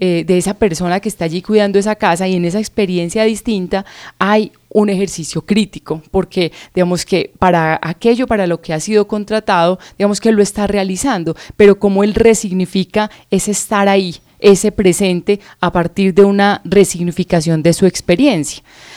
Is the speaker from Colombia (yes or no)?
yes; Manizales, Caldas, Colombia; yo estudié en Manizales, yo soy de Manizales